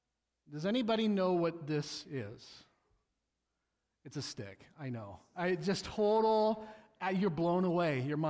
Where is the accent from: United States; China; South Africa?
United States; Peoria, Illinois; So I grew up in near Peoria, Illinois. I learned how to fish in the Illinois River.